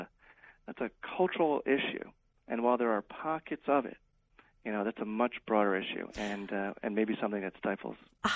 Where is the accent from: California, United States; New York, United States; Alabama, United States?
New York, United States; now in Ohio, United States; I'm from New York originally, born, raised, and came out here about 10 years ago, and Ohio is my adopted state